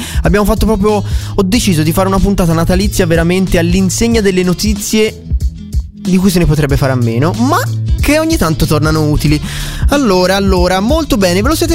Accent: Tuscany, Italy; io da toscano sinceramente ho sempre visto come una cosa che si poteva mangiare in tutto il mondo

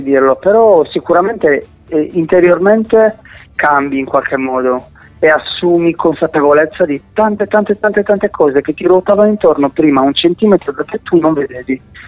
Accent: Cagliari, Sardinia, Italy; Cagliari città, e dunque, che si affaccia sul mare, come Napoli.

